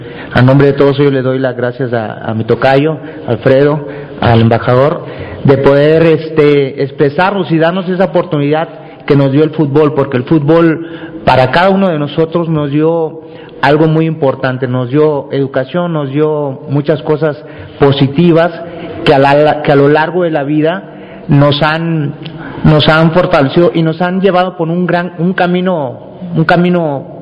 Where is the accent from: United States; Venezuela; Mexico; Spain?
Mexico; estoy muy orgulloso como mexicano, como jugador, como persona